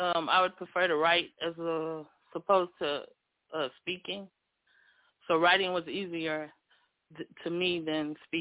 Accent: Paris, Texas, United States; now in Fort Worth, United States; I was born and raised in Paris, Texas. I currently reside in Fort Worth, Texas.

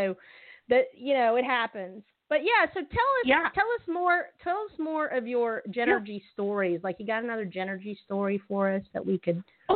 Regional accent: Atlanta, Georgia, United States; now in Alabama, United States; I was raised pretty much in Atlanta, Georgia.

